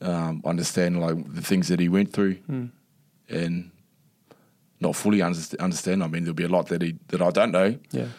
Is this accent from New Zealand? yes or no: yes; New Zealand; I was born and bred in New Zealand, a small country town's.